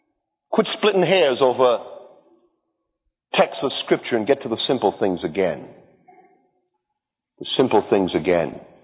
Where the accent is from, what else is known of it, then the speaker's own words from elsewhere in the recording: Coney Island, New York, United States; I remember as a young boy in a ghetto growing up in Coney Island, I was a threat to society.